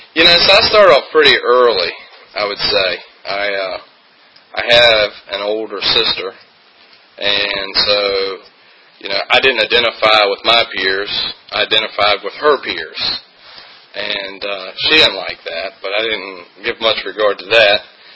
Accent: Culpeper, United States; I grew up in Culpeper. I'm local, and grew up here in Culpeper.

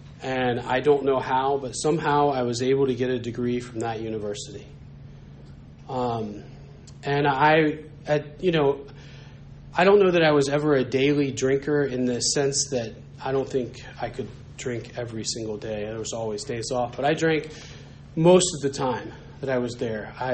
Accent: Blacksburg, Virginia, United States; You know, I grew up in Blacksburg, and, you know, for those of you that have kids that might go to Virginia Tech, maybe this has changed, maybe not.

